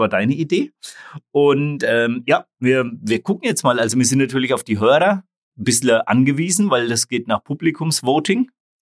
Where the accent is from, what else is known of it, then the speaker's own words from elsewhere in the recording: Burkardroth, Bavaria, Germany; aus meiner Heimatgemeinde, aus dem Großraum Burkhardt-Roth.